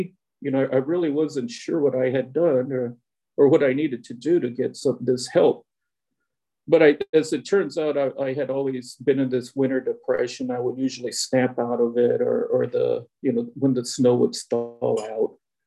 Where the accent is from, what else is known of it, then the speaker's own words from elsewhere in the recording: Texas, United States; So it kind of reminds me about growing up on the Texas-Mexico border.